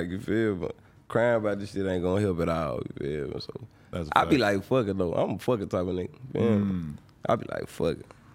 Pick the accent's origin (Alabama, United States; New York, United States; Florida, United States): Alabama, United States; Mobile; I'm from Mobile, Alabama. You feel me? So, and then, like, ain't nobody moved to California but my mama.